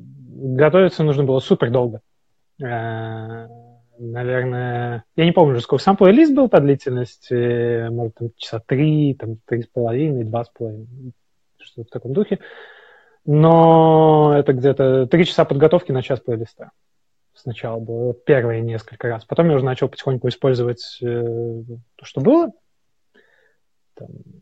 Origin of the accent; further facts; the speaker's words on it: Minsk, Belarus; Я из Минска.